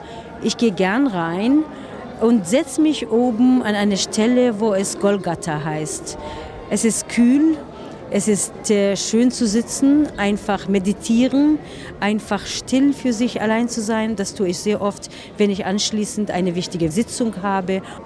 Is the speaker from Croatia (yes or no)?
no; Palestine; Bei uns in Palästina ist die griechisch-orthodoxe Kirche die Urkirche.